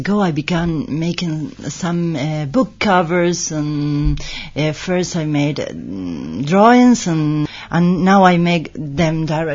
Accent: Buenos Aires, Argentina; moved away as an adult; now in Madrid, Spain; I'm from Argentina, Buenos Aires.

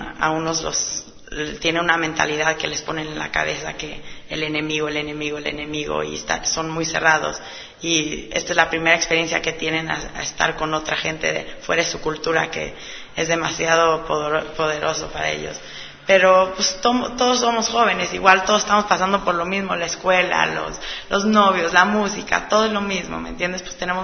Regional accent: San Diego, California, United States; Vivo en San Diego, yo soy la americana de San Diego, pero mi familia es mexicana de un lado y del lado de mi madre son españoles.

